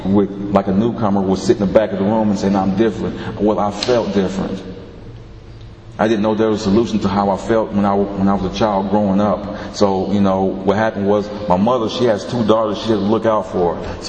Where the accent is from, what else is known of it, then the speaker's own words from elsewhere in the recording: Long Beach, California, United States; I'm an alcoholic, my sobriety date is July 3rd, 2005. I'm from the Long Beach area of California.